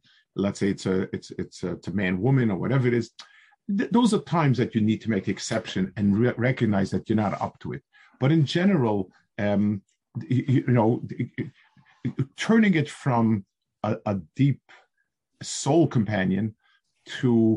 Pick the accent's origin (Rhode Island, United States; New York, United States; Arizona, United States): New York, United States; New York City; I grew up on the Lower East Side, which I don't know if you people, maybe in ancient history, learned about it, but it was a fascinating world.